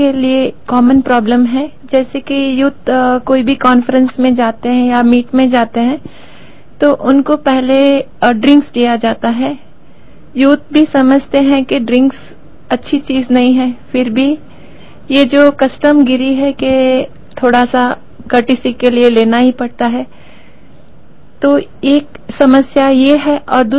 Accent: Mumbai, Maharashtra, India; बॉम्बे से हूँ।

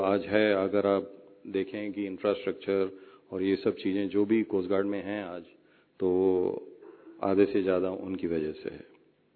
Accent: South India, India; Hindi is a second language; मैं दक्षिण भारत का रहने वाला हूँ, तो अगर मेरी हिंदी में कुछ ऊंच नीच हो जाए तो मुझे प्लीज क्षमा करें

